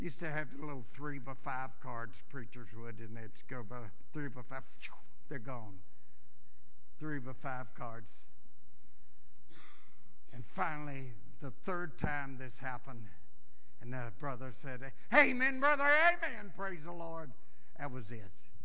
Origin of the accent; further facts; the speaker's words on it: Kentucky, United States; I'm from Kentucky and I can say it any way I want.